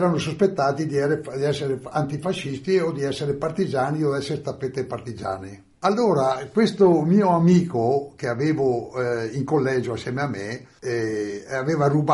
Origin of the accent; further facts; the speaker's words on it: Feltre, Veneto, Italy; Sono nato a Feltre il 26 dicembre del 1927, quindi nel 1944, quando mi ero arrestato, avevo ancora 16 anni.